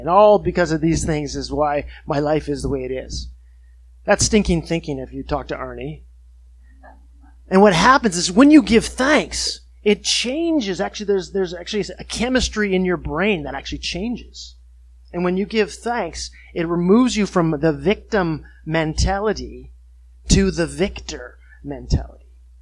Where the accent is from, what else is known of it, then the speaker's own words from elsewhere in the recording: Kitimat, British Columbia, Canada; I was born in February. We lived up northwest BC in Kitimat.